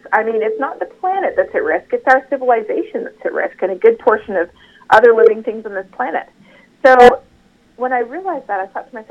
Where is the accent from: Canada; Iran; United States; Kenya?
Canada; growing up in Canada, I learned about climate change at a very early age. It's part of our educational system.